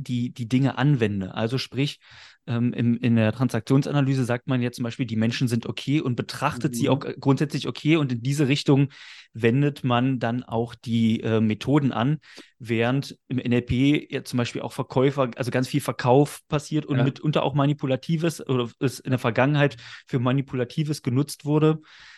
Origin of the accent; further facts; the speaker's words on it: Magdeburg, Saxony-Anhalt, Germany; born there; wohne in Magdeburg. Wieder könnte man sagen, ich war auch lange Zeit weg, bin aber auch gebürtiger Magdeburger